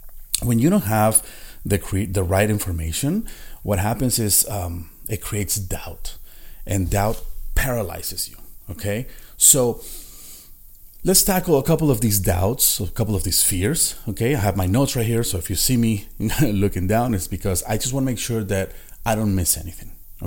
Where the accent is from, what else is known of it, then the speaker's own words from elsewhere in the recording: Las Vegas, Nevada, United States; I'm from Las Vegas. Las Vegas is the city, our hub.